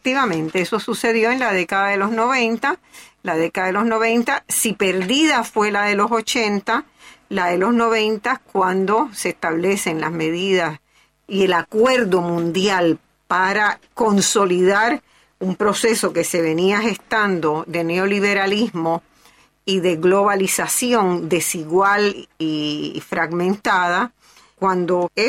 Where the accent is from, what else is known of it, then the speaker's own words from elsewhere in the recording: Puerto Rico; born there; also born or lived in Montevideo / Lima / Honduras / Caracas; vivido también en Lima, en Honduras, en Caracas. Así que América Latina es mi casa. Yo soy puertorriqueña de nacimiento. Mi compromiso siempre básico es con Puerto Rico, pero sí he tenido una experiencia latinoamericana grande